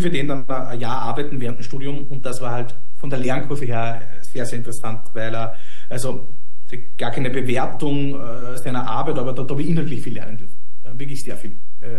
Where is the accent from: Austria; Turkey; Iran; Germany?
Austria; Das waren 9 Monate ist bei uns in Österreich der Zivildienst damals